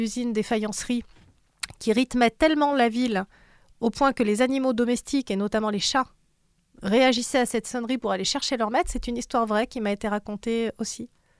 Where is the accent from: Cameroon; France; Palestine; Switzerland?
France; Langogne, Occitanie; moi j'ai grandi, tu sais, en Lozère, à Langogne